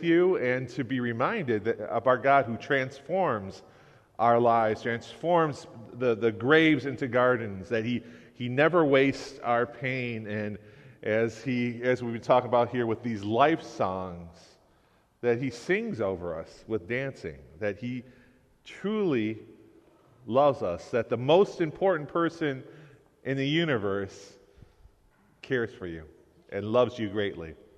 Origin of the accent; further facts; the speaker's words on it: Detroit, Michigan, United States; but grew up in Detroit, and we lived Southwest Detroit, not far from Mexican Town. I loved growing up in Detroit. It was so diverse.